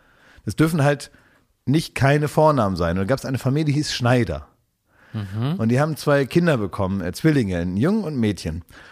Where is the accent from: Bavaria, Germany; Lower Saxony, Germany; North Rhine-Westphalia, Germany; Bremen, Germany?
Lower Saxony, Germany; Oldenburg; Ich als Oldenburger.